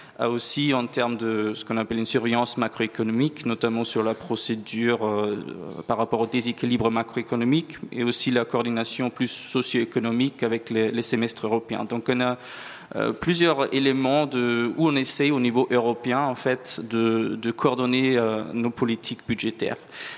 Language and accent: French; France; même si je viens bien de la France